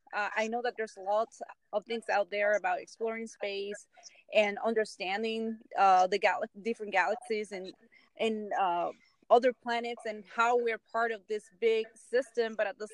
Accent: Guaynabo, Puerto Rico; I actually I am from Guaynabo, Puerto Rico.

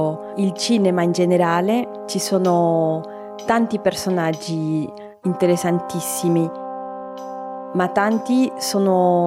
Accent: Lima, Peru; moved away; Io sono cresciuta a Lima

